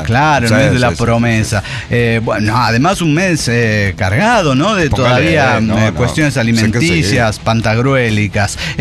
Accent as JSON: {"language": "Spanish", "town": "Poncitlán", "region": "Jalisco", "country": "Mexico", "tie": "born or raised there", "said": "por incluir 2 veces a mi pueblo Poncitlán en el mapa"}